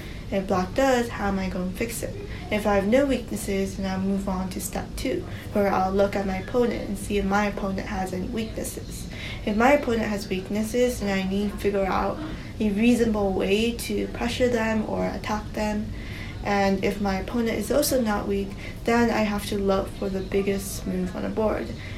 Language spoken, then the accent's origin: English; Ann Arbor, Michigan, United States; I had to return to the United States, and my hometown, Ann Arbor, Michigan, is no like Go hub